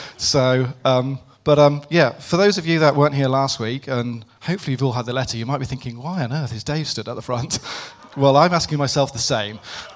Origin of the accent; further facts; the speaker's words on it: Birmingham, West Midlands, United Kingdom; born there; Is it like I was born in Birmingham?